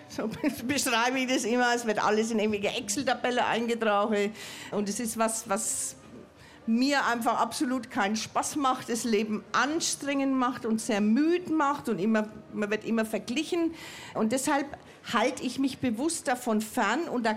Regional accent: Erlabrunn, Bavaria, Germany; Erlabrunn hat wirklich, also ich sage das ganz bewusst, wir haben sehr viele Talente, auch schon immer im Fasching gehabt.

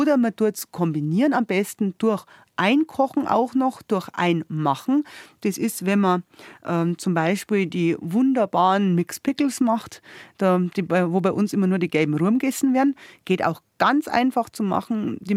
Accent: Bavaria, Germany; Die Zuckerrübe, die bei uns in Niederbayern lang angebaut worden ist

